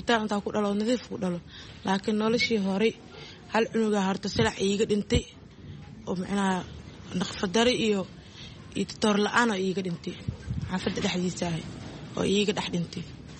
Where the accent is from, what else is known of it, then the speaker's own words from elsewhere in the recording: Marka, Lower Shabelle, Somalia; Waxaan ka imaaday Marko